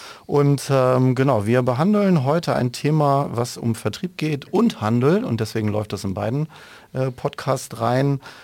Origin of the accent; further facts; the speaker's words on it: Baden-Württemberg, Germany; Wir kommen beide aus Hohenlohe